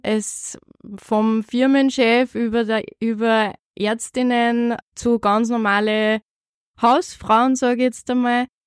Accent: Upper Austria, Austria; bin Mama von 3 Söhnen und bin aus Oberösterreich.

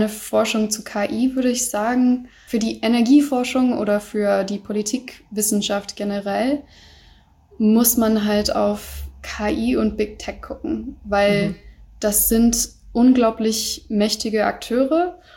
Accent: United States; also ich als Amerikanerin, wissen auch nicht, was im November passieren wird.

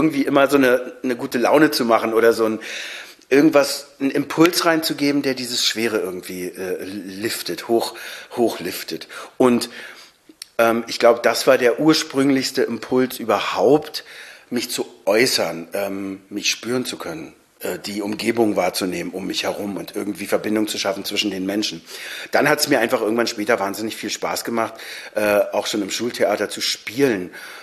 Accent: Berlin, Germany; ich bin in Niederschönhausen eigentlich groß geworden, bis ich 10 war. Ein wundervoller Ort, Zweifamilienhaus, viel Platz, ein paar Leute, meine Familie. Und dann bin ich, als meine Oma starb, in diese Zweiraumwohnung nur mit meiner Mutter gezogen.

